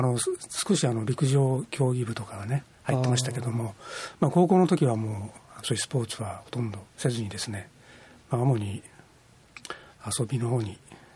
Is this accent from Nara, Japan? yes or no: no; Kyoto, Japan; moved away as an adult; now in Tokyo, Japan; 最初地元の京都の学校に、目指して受けたんですけど